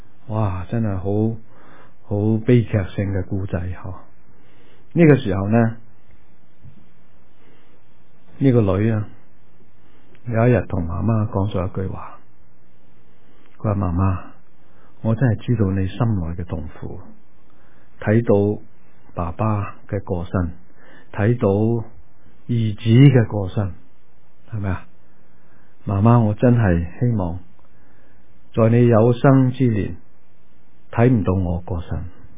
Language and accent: Cantonese; Guangdong, China; 我哋廣東人對蛇有特別嘅感情